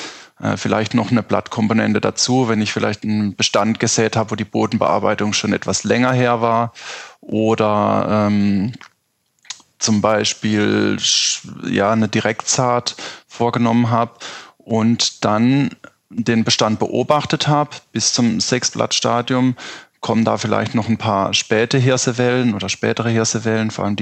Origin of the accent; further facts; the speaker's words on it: Upper Rhine, Germany; Da, wo ich herkomme, aus der Region im Rheingraben, da war es relativ stark schon vertreten